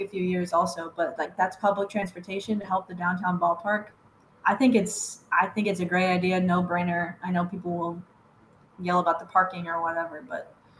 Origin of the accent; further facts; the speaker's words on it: Iowa, United States; now in Kansas City, United States; Like my fiance and I, he's from St. Louis and I'm from Iowa.